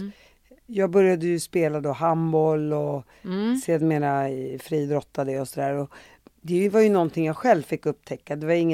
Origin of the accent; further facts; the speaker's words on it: Sweden; jag växte upp i Sverige